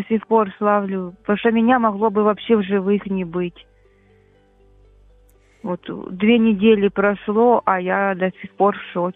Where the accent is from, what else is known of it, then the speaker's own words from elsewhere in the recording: Meliorative, Dnipropetrovsk Oblast, Ukraine; Я із Дніпропетровської області, на Московського району, поселок городського типу, меліоративний. Ну, зараз я там не проживаю